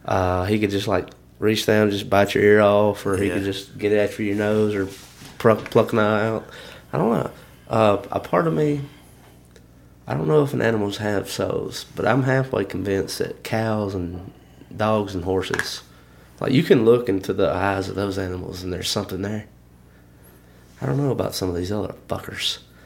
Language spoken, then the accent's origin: English; Alabama, United States; we're all from Alabama.